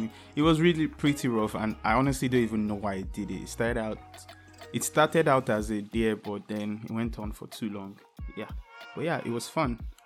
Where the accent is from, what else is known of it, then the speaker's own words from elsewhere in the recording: Benin City, Edo, Nigeria; born there; Fact number three, I was born in Benin City, Edo State, Nigeria.